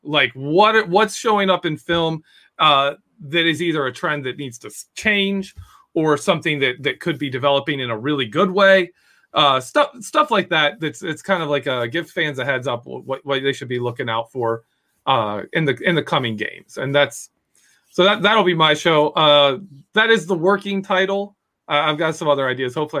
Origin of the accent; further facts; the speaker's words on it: Ohio, United States; I want to throw in here, I grew up in Ohio, in Eastern Ohio, and I can attest to just how terrible Browns fans are.